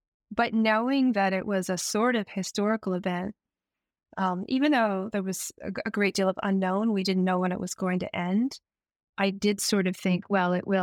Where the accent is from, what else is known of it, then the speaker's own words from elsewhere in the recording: United States; my mother was from Japan, and we went to Japan together a lot. I grew up in the United States, and we saw a lot of family